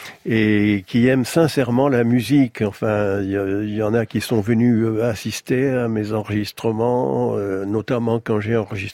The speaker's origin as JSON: {"language": "French", "town": "Bordeaux", "region": "Nouvelle-Aquitaine", "country": "France", "said": "alors que je suis né à Bordeaux, je suis bordelais, ce que j'ose à peine le dire"}